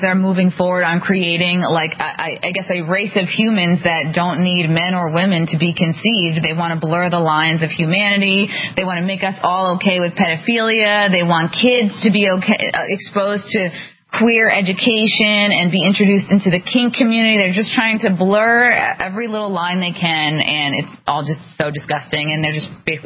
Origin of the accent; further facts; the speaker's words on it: New York, United States; So that's encouraging, especially as a New Yorker.